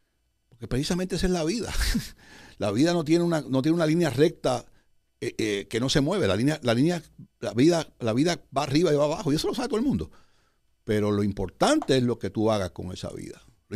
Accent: Cuba; also born or lived in Arecibo, Puerto Rico; now in Puerto Rico; Toda mi familia es puertorriqueña y española. Toda. Pero sí, vengo de Cuba. Y para los efectos de las personas, cuando llegué de Cuba, pues llegó el cubano. Y yo no fui a vivir a San Juan. Yo fui a vivir a Arecibo

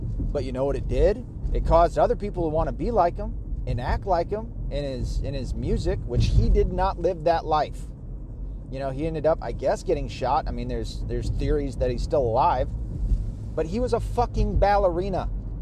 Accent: Arkansas, United States; born there; I came down there as a northerner to them, even though I was born in Arkansas, and everybody hated me.

